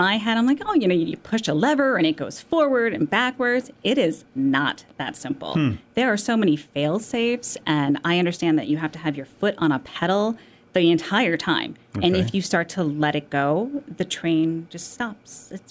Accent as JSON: {"language": "English", "region": "Midwest", "country": "United States", "tie": "born or raised there", "said": "especially growing up in the Midwest. I'm from a very small touristy town, but tourism and museums and history, that was how people made a living."}